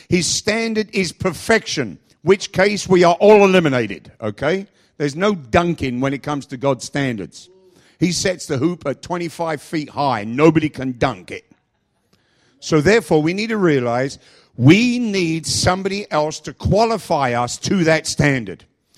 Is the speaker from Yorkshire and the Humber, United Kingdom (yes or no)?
no; London, United Kingdom; Trust me, every time we got in the car, they said, where are you from? I said, oh, we're from London.